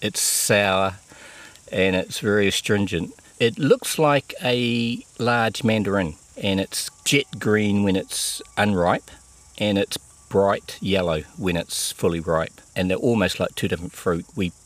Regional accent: Lower Hutt, Wellington, New Zealand; I'm from Lower Hutt and I grow yuzu.

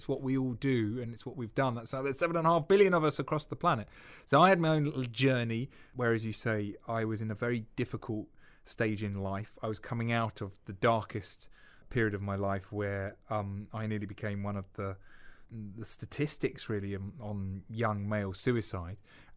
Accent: United Kingdom; I think people are too private, and we're too British in many ways, and we need to discuss this.

